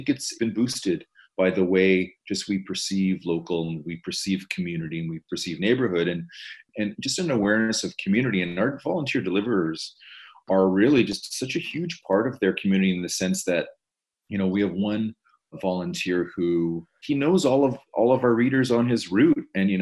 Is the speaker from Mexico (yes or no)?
no; Toronto, Ontario, Canada; as a Torontonian, as a Canadian